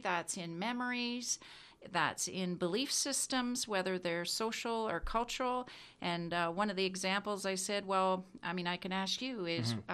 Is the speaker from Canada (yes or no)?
yes; Niagara Falls, Ontario, Canada; also born or lived in Brantford, Canada; I grew up in Niagara Falls.